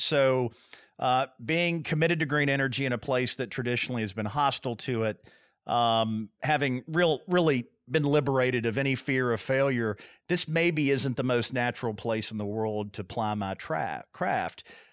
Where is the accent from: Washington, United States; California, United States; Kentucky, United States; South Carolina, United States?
Kentucky, United States; And so I came from Meade County, Kentucky, the son of a 16-year-old mother and a tobacco farmer father.